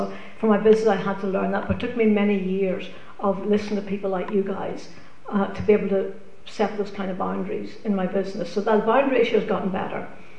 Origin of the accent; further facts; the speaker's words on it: Northern Ireland, United Kingdom; I grew up in Northern Ireland